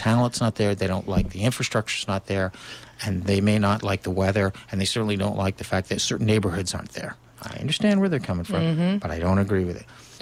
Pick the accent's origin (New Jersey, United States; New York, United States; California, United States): California, United States; Palo Alto; my hometown, Palo Alto, we actually got a no-growth city council finally in there